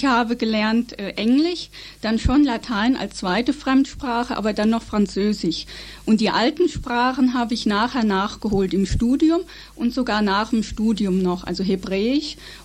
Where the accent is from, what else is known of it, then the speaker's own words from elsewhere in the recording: Bad Homburg, Hesse, Germany; also born or lived in Heidelberg / Fulda; Ja, ich bin geboren in Heidelberg am Neckar, aber dort nicht aufgewachsen. Aufgewachsen bin ich im Großraum Frankfurt am Main, Bad Homburg im Taunus. Und dort bin ich aber schon 1976 weggegangen, nach Fulda, in die Barockstadt und Bistumsstadt Fulda